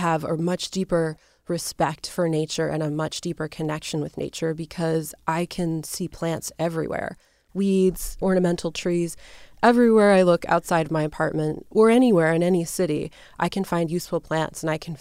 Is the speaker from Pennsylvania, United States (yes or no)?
no; Portland, Oregon, United States; learning how to forage wild plants in my hometown of Portland, Oregon